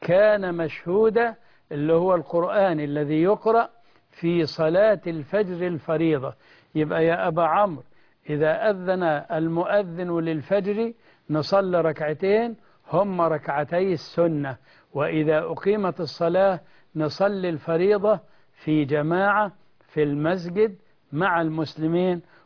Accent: Egypt; وإحنا عندنا في مصر بنبقى حريصين جدا إن إحنا ما نزعلش الأم

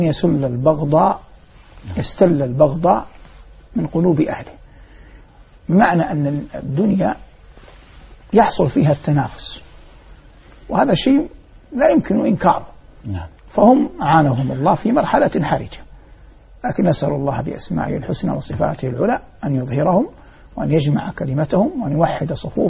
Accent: Saudi Arabia; now in Doha, Qatar; لبلدي الأم ووطني الغالي المملكة العربية السعودية

